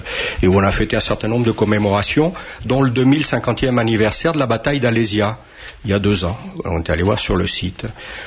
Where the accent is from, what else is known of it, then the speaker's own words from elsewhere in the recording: Lyon, Auvergne-Rhône-Alpes, France; born there; Je suis né à Lugdunum, Lyon, capitale des Gaules. Et du côté de ma mère, j'ai plutôt des ancêtres, quelques ancêtres suisses. Et du côté de mon père, c'est des Savoyards.